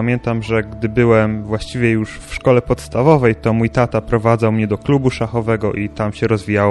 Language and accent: Polish; Syców, Lower Silesian Voivodeship, Poland; pochodzę z Sycowa, z parafii Matki Bożej Częstochowskiej.